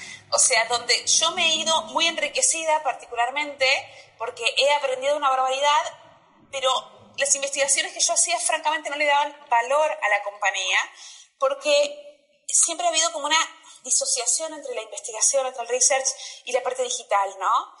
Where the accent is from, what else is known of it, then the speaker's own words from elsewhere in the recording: Argentina; moved away as an adult; now in Mexico; cuando me fui de Argentina, hace como 4 años y pico, empecé a trabajar para... me mudé a México